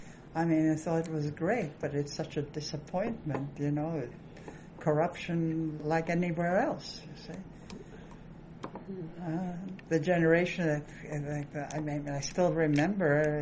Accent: Calgary, Alberta, Canada; also born or lived in Toronto; I'm a Calgarian, I'm a Canadian.

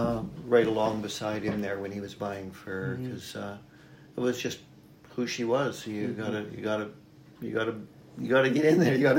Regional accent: Athabasca, Alberta, Canada; How do you know I'm from Athabasca?

